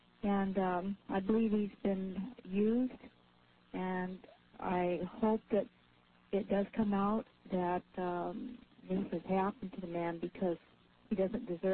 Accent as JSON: {"language": "English", "town": "Anchorage", "region": "Alaska", "country": "United States", "said": "I'm from Anchorage."}